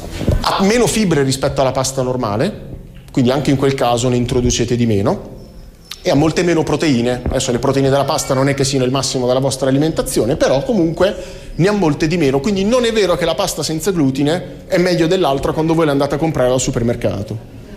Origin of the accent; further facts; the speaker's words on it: Pesaro, Marche, Italy; Io poi sono di Pesaro, tendente alla Romagna, per cui dalle mie parti, insomma, ce n'è aiosa.